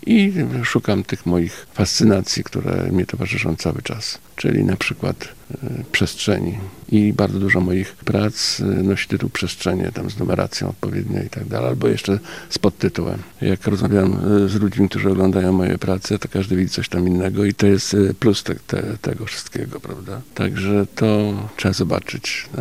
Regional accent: Lublin, Lublin Voivodeship, Poland; born there; wróciliśmy do Lublina, bo jestem urodzony w Lublinie

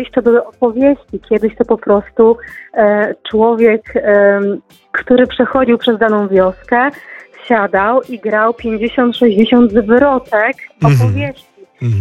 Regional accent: Nakło nad Notecią, Kuyavian-Pomeranian Voivodeship, Poland; Ja pochodzę właśnie z terenu właśnie Pałk, Kujaw, więc myślę, że bardzo, bardzo ciekawego. Generalnie zakład nad Notecią. Jestem nakielanką, że tak powiem, od urodzenia

